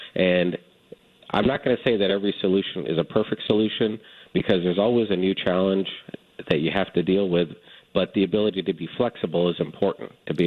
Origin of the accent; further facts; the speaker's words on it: Toronto, Ontario, Canada; now in South Florida, United States; although I am actually from Toronto, but we're based in South Florida